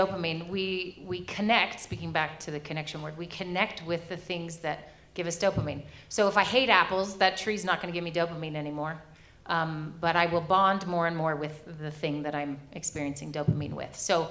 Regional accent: United States; now in Sweden; And I'm like, why do they need to come home? Because I'm an American. And what I'm used to is a whole school being shot up and lots of kids dying.

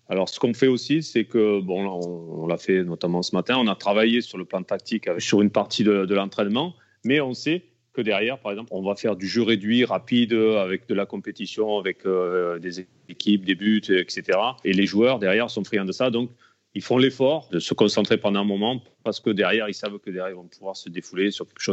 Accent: Alès, Occitanie, France; born there; j'ai commencé dans mon club là où je suis né, à Alès

